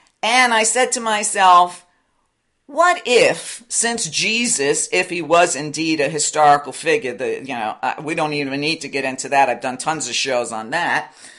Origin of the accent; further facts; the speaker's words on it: New York, United States; And I grew up as an Italian in New York.